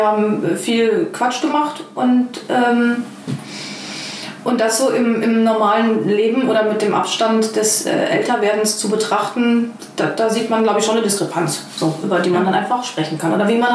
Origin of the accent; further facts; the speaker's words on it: North Rhine-Westphalia, Germany; Ich bin halt in Ostwestfalen-Lippe aufgewachsen und habe mich in meiner Teenagerzeit für die Subkultur entschieden.